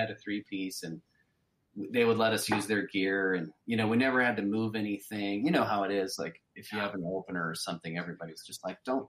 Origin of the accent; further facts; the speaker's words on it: Idaho, United States; also born or lived in Seattle; I'm originally from Idaho, and then I went to Seattle in like 20.